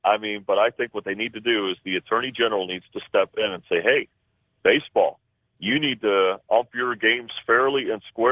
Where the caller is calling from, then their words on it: Ely, Nevada, United States; I'm calling from Ely, Nevada.